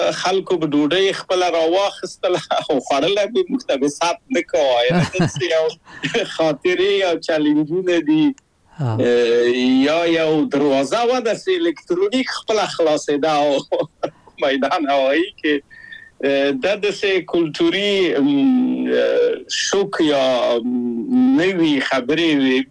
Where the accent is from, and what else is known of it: Kabul, Afghanistan; moved away as an adult; now in Czechia